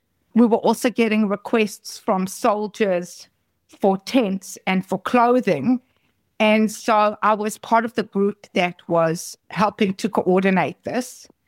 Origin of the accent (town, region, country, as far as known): South Africa; born or raised there; moved away as an adult; also born or lived in Israel